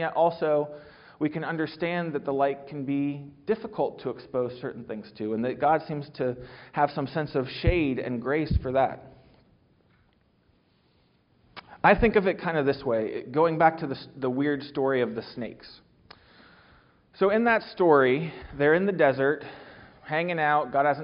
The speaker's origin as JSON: {"language": "English", "region": "Ohio", "country": "United States", "tie": "born or raised there", "said": "I grew up here in Central Ohio. I went to college at Florida State."}